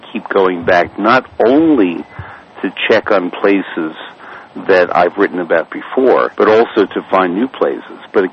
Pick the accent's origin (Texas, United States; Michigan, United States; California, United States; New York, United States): New York, United States; I don't know how to drive. I'm from New York City.